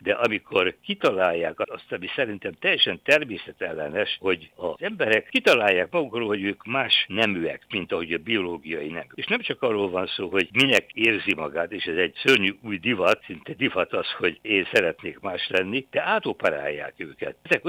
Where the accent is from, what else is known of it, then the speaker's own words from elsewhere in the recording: Transylvania, Romania; én is itt Magyarországon, vagy Romániában, Erdélyben, ugye úgy nőttünk föl egy kommunista diktatúrában